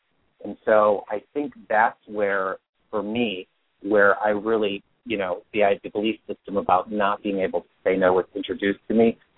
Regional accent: Midwest, United States; And my particular case, I grew up, like you, I grew up in the Midwest.

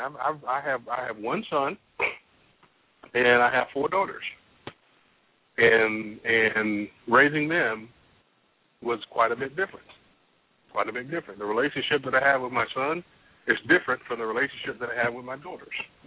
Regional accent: South Carolina, United States; also born or lived in Ohio; I'm from South Carolina, so we had a little bit different outlook on things down here. I was born in Ohio. And I was raised down here.

